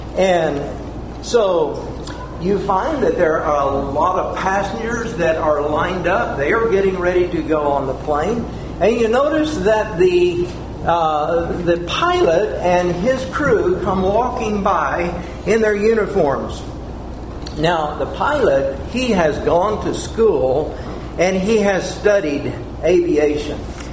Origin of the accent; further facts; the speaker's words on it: Texas, United States; Sometimes when I was growing up in West Texas, we had little whirlwinds that would come across the fields.